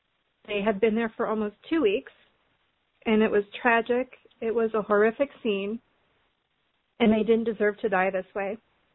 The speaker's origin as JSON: {"language": "English", "region": "Nebraska", "country": "United States", "tie": "born or raised there", "said": "Just in my home state of Nebraska, a man and his granddaughter perished just weeks before my parents."}